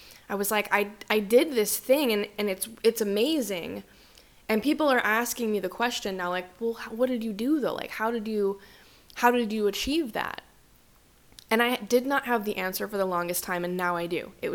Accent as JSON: {"language": "English", "region": "Midwest", "country": "United States", "tie": "born or raised there", "said": "small town Midwestern mentality is what I grew up with in the Midwest near Chicago."}